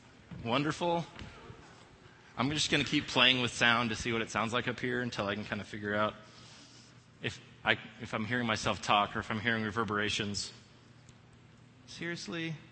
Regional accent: Texas, United States; now in Colorado, United States; we moved to Colorado about 7 months ago, and I was really excited about Colorado summers. Right? I came from Texas, so outside feels great, inside feels great.

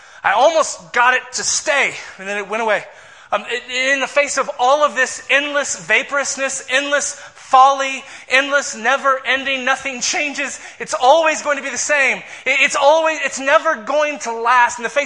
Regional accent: Texas, United States; And I grew up in Texas, driving on Texas roads where you can see for like days.

